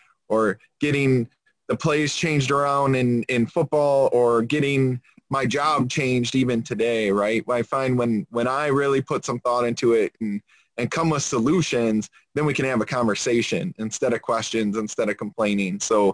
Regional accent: Lapeer, Michigan, United States; So I'm from a small town called Lapeer, Michigan, a little over an hour and a half north of Detroit. So grew up there, local to this area

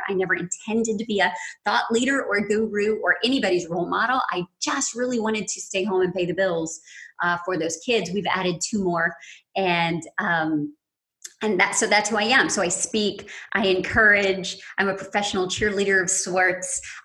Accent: the South, United States; well, I'm a Southern girl.

